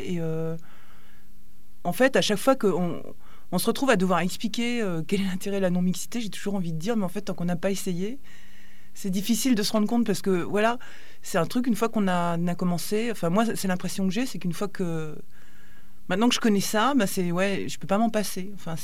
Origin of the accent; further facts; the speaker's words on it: Strasbourg, Grand Est, France; En fait, donc, moi, je suis de Strasbourg